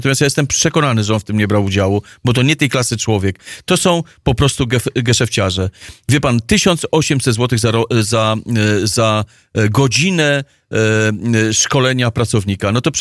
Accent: Warsaw, Masovian Voivodeship, Poland; jestem warszawakiem z krwi i kości i to by było normalne, jakby normalne, że stąd powinien startować.

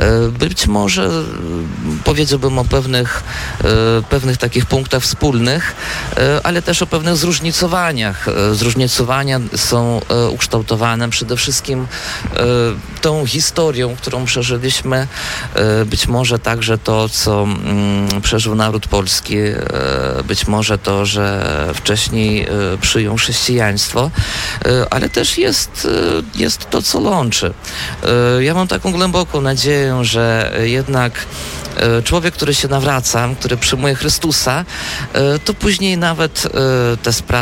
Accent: Tytańce, Vilnius County, Lithuania; Pochodzę z Wileńszczyzny. Urodziłem się we wsi, w rejonie Sulecznickim. Wieś ma nazwę Tytańce. Jest to nieduża wieś, gdzie skończyłem szkołę podstawową.

